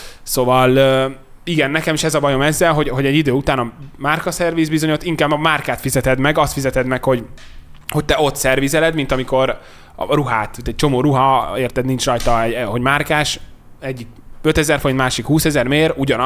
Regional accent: Hungary; Sajnos magyarok vagyunk, iszonyatosan árérzékenyek

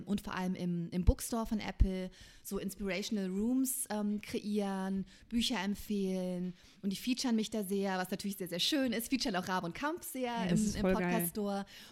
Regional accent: East Germany, Germany; born there; Ich komme aus dem Osten, ich lebe im Westen. Ich bin im Osten geboren

